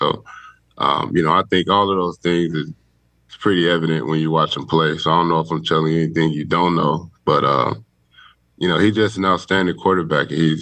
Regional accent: Longview, Texas, United States; I'm from Texas, born and raised, Longview, Texas. I'm groomed to play football.

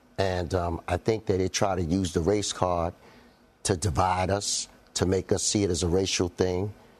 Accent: United States; They're just forgetting we're American. I've never been out the country a day in my life.

